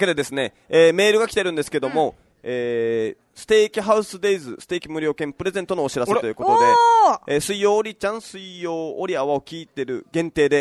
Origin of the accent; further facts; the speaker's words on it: Kagoshima, Japan; あの私イントネーションできない男でございます。鹿児島人でございますので全部上がりますので